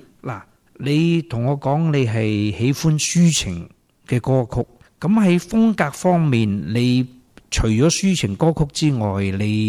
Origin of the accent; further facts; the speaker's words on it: Hong Kong; moved away; 即系香港咧就系我生于斯而长于斯嘅地方嚟嘅。